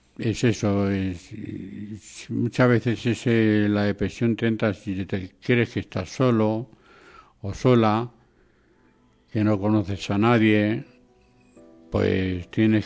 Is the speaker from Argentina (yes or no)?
no; Fuenlabrada, Community of Madrid, Spain; Yo soy de Fuenlabrada, pero quizás venga.